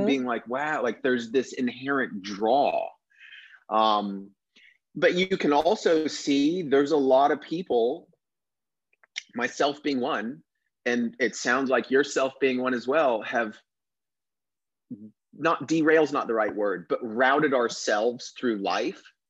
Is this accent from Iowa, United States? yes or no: no; Florida, United States; I grew up in Florida, so I was around the water in some capacity my entire life.